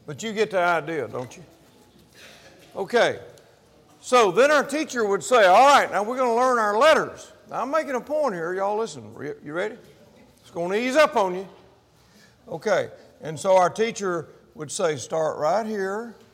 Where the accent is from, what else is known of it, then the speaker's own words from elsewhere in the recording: Mississippi, United States; And I'm saying, well, fine, I'm from Mississippi.